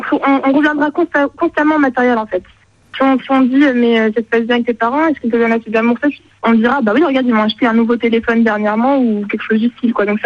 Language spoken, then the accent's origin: French; Morocco; Je suis personnellement originaire du Maroc et quand je passe mes vacances là-bas